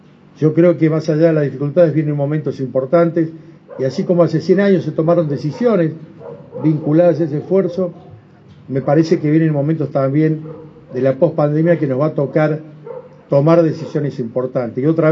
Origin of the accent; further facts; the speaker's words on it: Córdoba, Argentina; pero como cordobés y como miembro de un gobierno que está orgulloso de la producción y de los productores